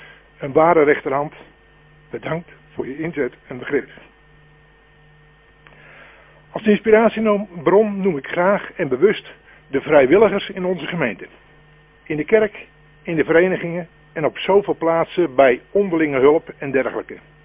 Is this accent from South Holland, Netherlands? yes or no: yes; Noordeloos, South Holland, Netherlands; now in Giessenburg, Netherlands; Opgegroeid in Noordloos. Gewerkt en gewoond in Hoogblokland als hoofd der school, zoals dat toen werd genoemd. En vanaf 1991 wonend in Giesenburg.